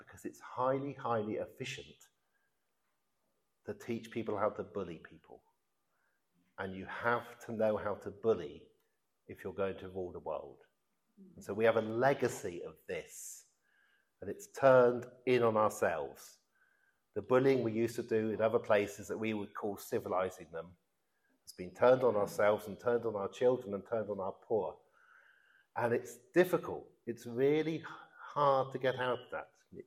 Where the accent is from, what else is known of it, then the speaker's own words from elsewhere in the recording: Oxford, South East England, United Kingdom; Which is why the two MPs in my life, in my hometown, Andrew Smith and Annalise Dodds, who are both nice enough people, St. John's College, Oxford students, Oxford East MP